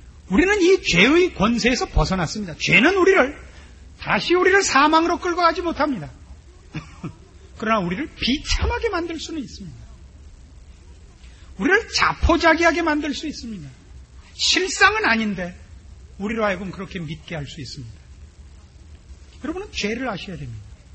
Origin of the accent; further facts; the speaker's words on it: Pyongan, North Korea; 저도 평안도 사람이다 하는 게 밝혀졌어요.